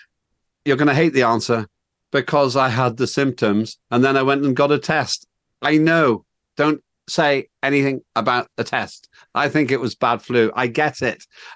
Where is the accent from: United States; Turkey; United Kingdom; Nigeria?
United Kingdom; Northern Ireland; you live where I grew up in Northern Ireland. And you probably can't hear my accent so much because you're surrounded by people with much stronger accents. I miss Northern Ireland.